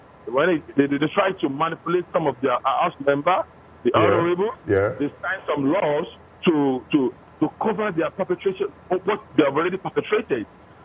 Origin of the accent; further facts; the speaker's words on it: Nigeria; I come from Nigeria.